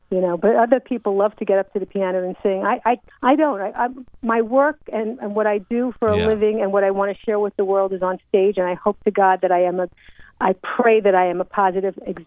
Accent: New York, United States; This is a new show that I debuted in my hometown in New York in 2014.

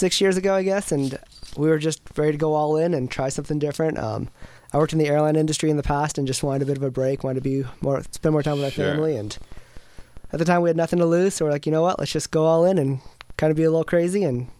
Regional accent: Welland, Ontario, Canada; I grew up in Canada, and butterscotch ripple is my favorite flavor.

